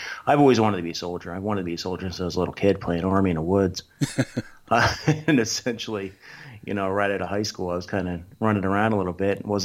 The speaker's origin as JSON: {"language": "English", "town": "Philadelphia", "region": "Pennsylvania", "country": "United States", "tie": "born or raised there", "said": "Eventually made my way back to my hometown area of Philadelphia, where I picked up a job with ICE."}